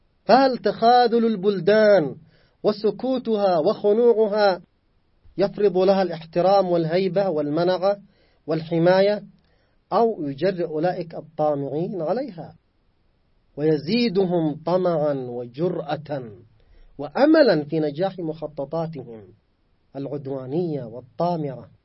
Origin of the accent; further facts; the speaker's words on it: Yemen; يعني في واقعنا نحن كشعب يمني في هذه المنطقة